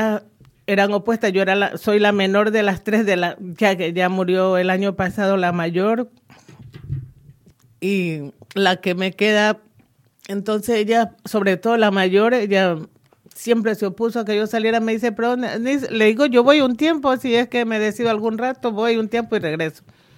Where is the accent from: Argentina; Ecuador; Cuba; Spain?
Ecuador; Esmeraldas; me duele mucho lo que está pasando en mi país. Pero el Ecuador es un país maravilloso en su naturaleza y en su gente, y mi tierra Esmeralda es alegría, siempre alegre, una tierra verde